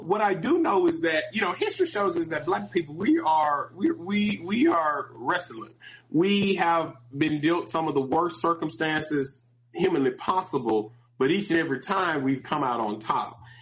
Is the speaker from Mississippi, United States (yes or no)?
yes; Mississippi, United States; Yeah, so I'm from the Mississippi Delta.